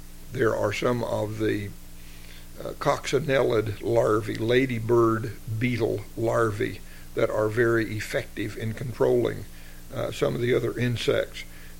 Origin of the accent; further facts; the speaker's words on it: Texas, United States; I grew up in West Texas, and prickly pears are common there.